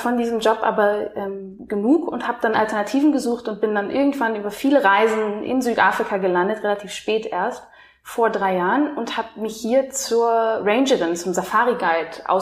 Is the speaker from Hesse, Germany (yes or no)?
no; Hildesheim, Lower Saxony, Germany; born there; moved away as an adult; now in Berlin, Germany; ich bin in Hildesheim in Niedersachsen geboren, bin nach meinem Abi nach Berlin gezogen